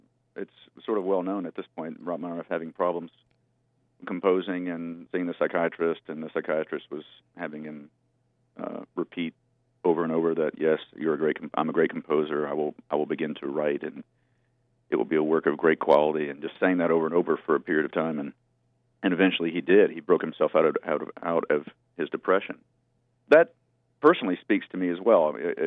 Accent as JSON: {"language": "English", "town": "Atlanta", "region": "Georgia", "country": "United States", "accent": "southern", "said": "I'm from Atlanta. I don't know if you can hear my southern accent"}